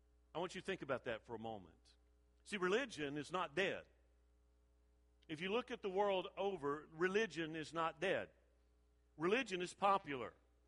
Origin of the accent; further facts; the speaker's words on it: Mobile, Alabama, United States; I grew up on the Gulf Coast there in Mobile